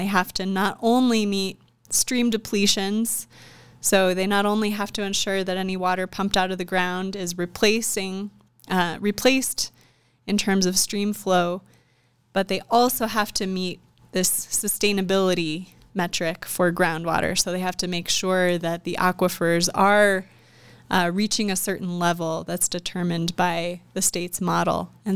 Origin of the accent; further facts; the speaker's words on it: Arizona, United States; now in Denver, United States; I live in Denver and I get to work all over the state of Colorado. I'm from Arizona, another Western state, of course.